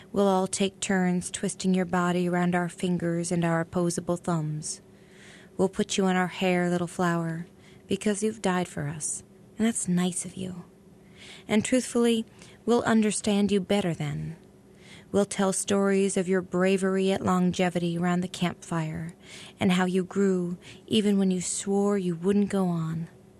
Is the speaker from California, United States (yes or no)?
yes; Sonoma, California, United States; now in Brooklyn, United States; As I live in Brooklyn, but I often go home to my hometown, Sonoma, California, and my mother is a caretaker on a 40-acre horse ranch.